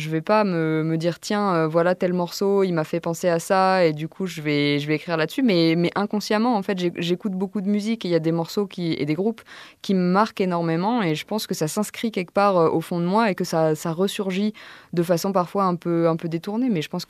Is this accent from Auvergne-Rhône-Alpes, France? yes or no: yes; Auvergne-Rhône-Alpes, France; now in Paris, France; moi aussi, je viens de l'Ain, même si maintenant j'habite et je travaille à Paris.